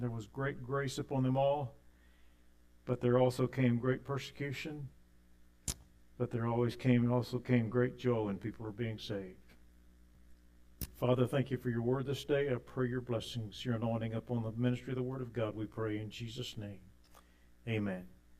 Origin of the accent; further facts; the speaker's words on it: Texas, United States; Of course, I was from Texas. We wanted the Cowboys to win.